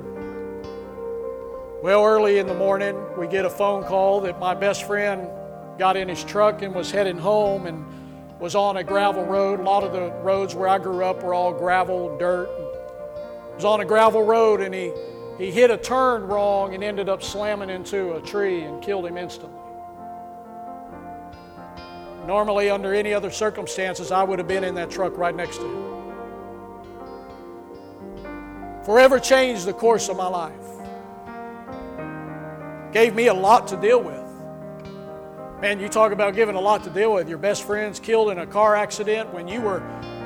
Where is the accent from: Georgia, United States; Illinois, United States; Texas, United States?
Texas, United States; Austin; when I was growing up in Austin, Texas, called Glad Tidings